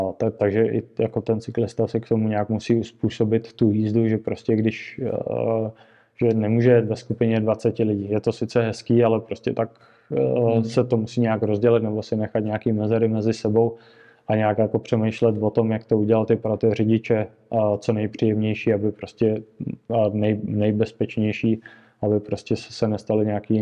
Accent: Stříbro, Plzeň Region, Czechia; Když tady v Čechách, tak určitě u nás ve Stříbře. Je to tam u nás v okolí Stříbro, Pernarec, Konstantinky a tenhle region.

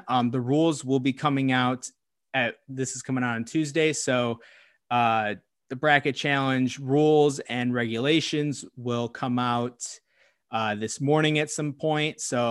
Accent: Indianapolis, Indiana, United States; And I'm from Indianapolis, so I flew out, took 2 days off work, and flew out to cover the A10 tournament in Brooklyn.

